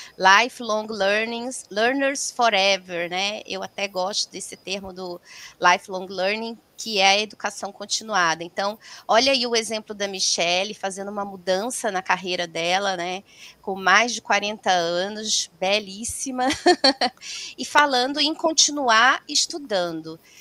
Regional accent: Rio de Janeiro, Brazil; porque eu sou carioca, nascida e criada no Rio.

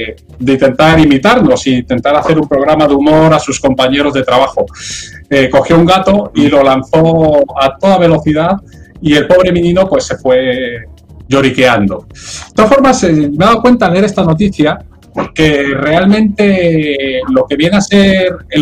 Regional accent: Madrid, Community of Madrid, Spain; yo soy de Usera, no soy de Madrid.

